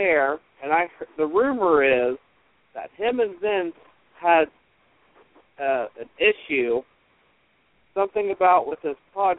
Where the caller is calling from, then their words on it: Ohio, United States; from Ohio.